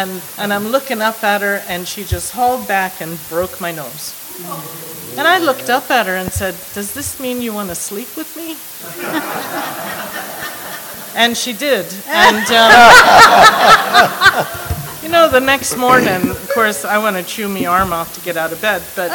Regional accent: London, United Kingdom; So I was born in London, I grew up there

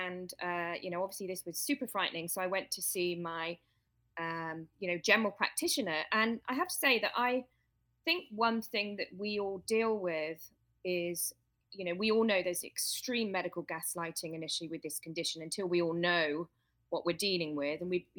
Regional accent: England, United Kingdom; accent: hybrid British; now in United States; Yeah, I think my accent is hybrid now, according to my friends in the UK, but I'm English, but I've been here in the States now for 18 years nearly.

